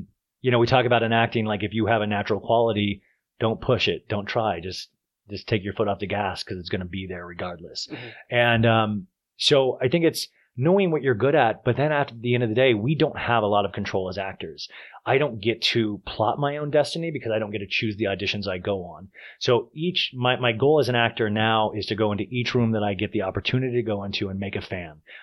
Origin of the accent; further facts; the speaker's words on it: Kansas, United States; I grew up in Kansas. Do you realize how crazy that is? Grew up in Kansas.